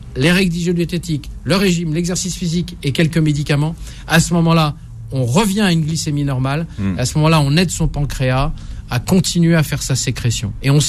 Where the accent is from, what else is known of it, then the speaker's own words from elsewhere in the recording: France; moi, je suis français.